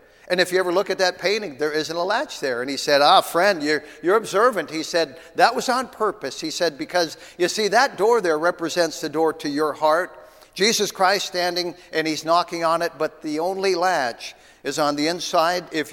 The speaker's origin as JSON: {"language": "English", "town": "Grand Forks", "region": "North Dakota", "country": "United States", "tie": "born or raised there", "said": "For me, I would have to drive north to Grand Forks, about 75 miles. And that was my hometown."}